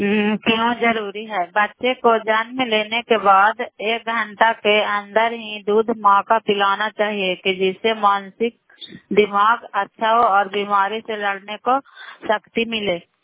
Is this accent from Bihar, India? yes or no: yes; Bairiganj, Bihar, India; नालंदा जिला कराय ब्लॉक मकराता पंचायत ग्राम बैरीगंज की निवासी हूँ